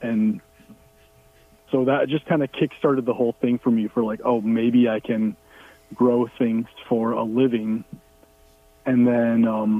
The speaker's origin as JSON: {"language": "English", "town": "Grand Rapids", "region": "Michigan", "country": "United States", "tie": "born or raised there", "also_born_or_lived": "California", "said": "Well, I was born in California, and not too long after I was born, my family decided to move to Michigan because my dad got a job. So I was raised in Grand Rapids, Michigan"}